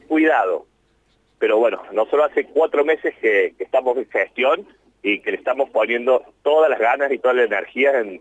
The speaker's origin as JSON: {"language": "Spanish", "region": "Córdoba", "country": "Argentina", "said": "Córdoba es mi provincia"}